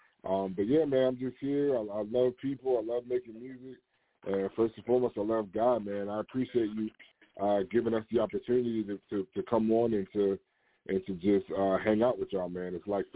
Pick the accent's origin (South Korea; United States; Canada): United States; Maryland; now in Georgia, United States; I'm originally from the Montgomery County, the DMV of Maryland, D.C., Maryland, Virginia, MoCo. Moved down to about an hour south of Atlanta, Georgia.